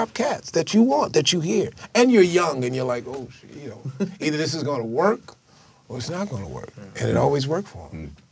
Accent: Chicago, Illinois, United States; I'm from Chicago.

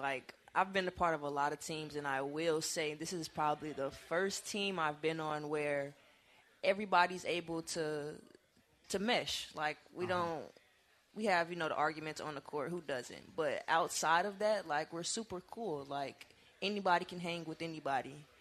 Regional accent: Gary, Indiana, United States; Gary, Indiana, also a very interesting place. I wouldn't lie, we don't have much.

